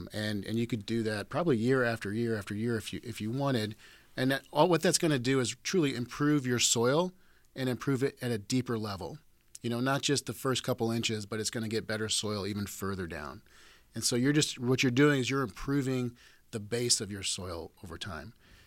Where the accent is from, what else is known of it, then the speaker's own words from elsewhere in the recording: Riverside, Illinois, United States; So like I said earlier, I'm from Riverside, Illinois, and if people are familiar with Riverside, it's actually an arboretum.